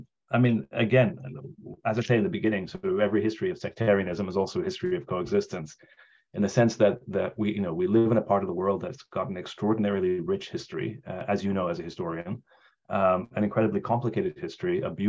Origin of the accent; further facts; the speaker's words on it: Lebanon; I grew up in Lebanon during the war and the civil war in Lebanon.